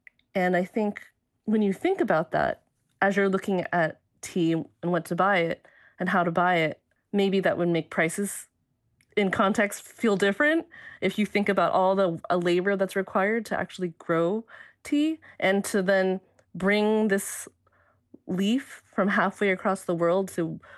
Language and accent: English; United States; for me, even though I'm Chinese American and my family's, you know, many generations ago are from tea growing areas of China